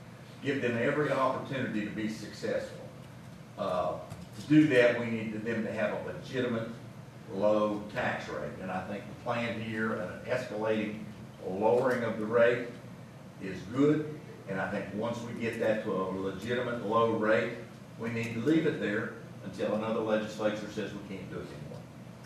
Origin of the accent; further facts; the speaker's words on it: West Virginia, United States; I'm from Mercer County, not a tremendous amount of coal mining activity in Mercer County, but there is some.